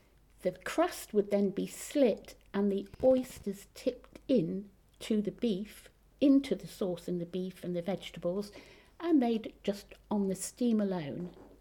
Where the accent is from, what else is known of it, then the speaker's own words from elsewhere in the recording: Northern Ireland, United Kingdom; I was born on the island of Ireland in the north, so I'm technically British, but my heart is Irish.